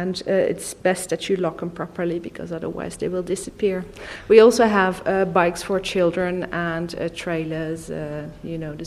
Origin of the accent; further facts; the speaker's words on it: Amsterdam, North Holland, Netherlands; now in Brussels, Belgium; In fact, I grew up in Amsterdam, so I lived through that a bit.